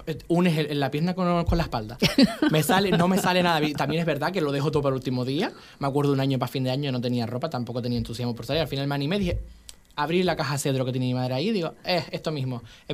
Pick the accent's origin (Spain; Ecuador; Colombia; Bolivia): Spain; Fuerteventura, Canary Islands; moved away as an adult; O sea, yo me fui de Fuerteventura para estudiar fuera animación sociocultural, porque tú, bueno, me conoces de chico y siempre nos hemos movido en el pueblo con el tema de las fiestas y demás.